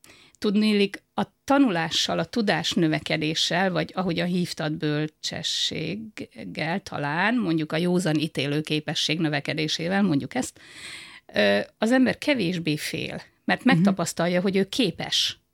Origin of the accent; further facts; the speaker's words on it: Debrecen, Hajdú-Bihar, Hungary; also born or lived in Viharsarok; Egy viharsarki kis faluban születtem, és a szüleim 12 éves koromban úgy gondolták, hogy onnan azért kell elköltözni, hogy én tanulhassak kényelmesen. Elköltöztek Debrecenbe. Ott érettségiztem